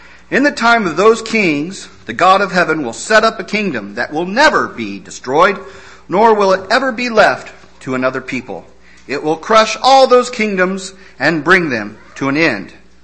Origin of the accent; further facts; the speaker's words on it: Prairie City, United States; but when I think of chaff, I think of growing up in Prairie City. I think of the grain elevators and the farmers bringing their grain